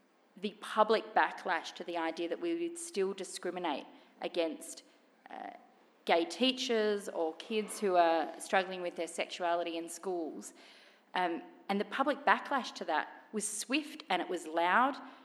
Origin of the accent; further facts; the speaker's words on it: Australia; I felt so empowered as a citizen, as an Australian, on that day and on that night.